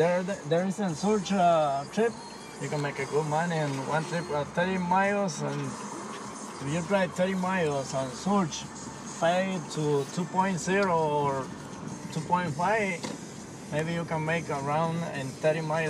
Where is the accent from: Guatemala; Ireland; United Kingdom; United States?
Guatemala; Because I'm from Guatemala, right there's a lot of rivers.